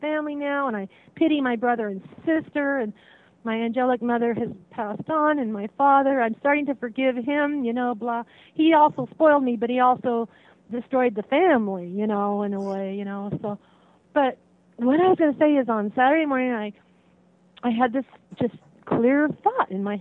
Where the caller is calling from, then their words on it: Santa Cruz, California, United States; in Santa Cruz.